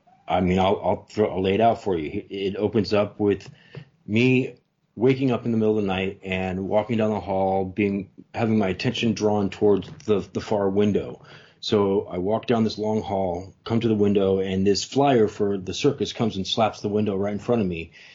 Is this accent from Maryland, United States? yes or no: no; Concord, California, United States; that's Napa's, you know, several hours away from where I grew up in Concord in the Bay Area.